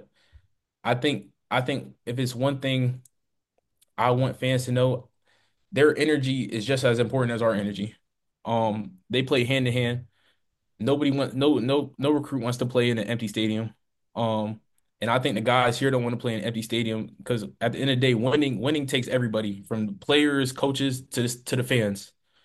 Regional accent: Florida, United States; where I'm from Florida, I'm coming up here 18 hours away.

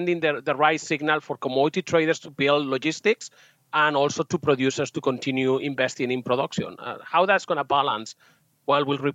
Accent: Spain; there was a coup d'etat in February of 81 in my home country, Spain. I was tiny. I was 4 years old, but I kind of have a foggy memory of it.

